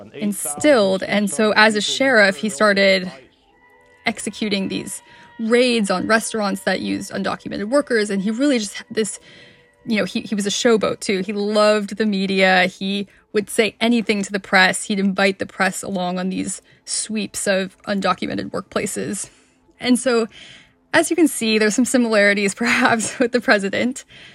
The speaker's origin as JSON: {"language": "English", "town": "Phoenix", "region": "Arizona", "country": "United States", "tie": "born or raised there", "said": "I grew up in Phoenix. It's a desert. It's really hot."}